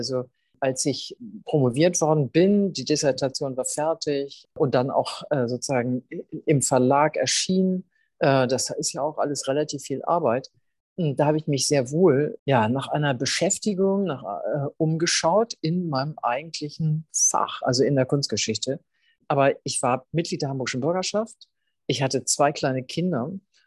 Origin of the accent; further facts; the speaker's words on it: Schleswig-Holstein, Germany; Ich bin ja in Schleswig-Holstein aufgewachsen.